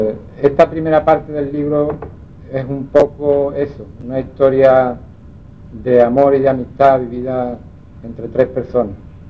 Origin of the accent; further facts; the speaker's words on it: Arcos de la Frontera, Andalusia, Spain; a los poetas de mi pueblo, de Arcos de la Frontera